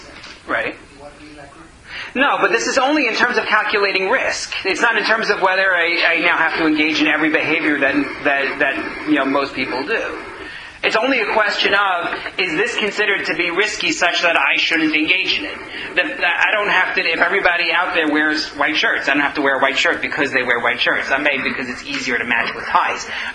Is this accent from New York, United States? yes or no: yes; New York, United States; now in Toronto, Canada; or at least, I grew up in New York, maybe here at the CN Tower question, right?